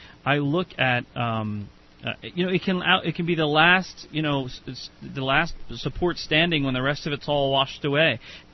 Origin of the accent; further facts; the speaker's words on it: Orange, New Jersey, United States; So I come from Orange, New Jersey. My dad was the Orange fire chief.